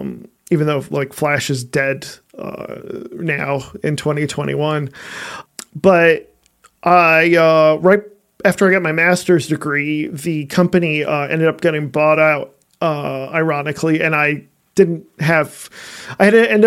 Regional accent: Lansing, Michigan, United States; So I was born and raised here in Lansing, Michigan, in the United States. Been here my whole life.

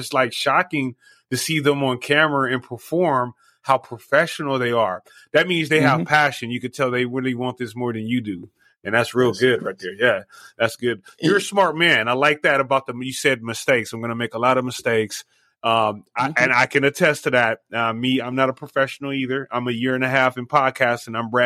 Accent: Los Angeles, California, United States; I'm from Los Angeles and I see what they call is what we used to call back in the days.

